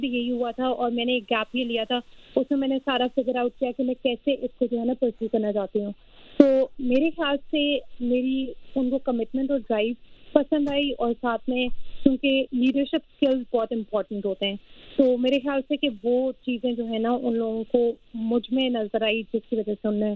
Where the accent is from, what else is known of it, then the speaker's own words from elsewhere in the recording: Azad Kashmir, Pakistan; मैं कश्मीर से हूँ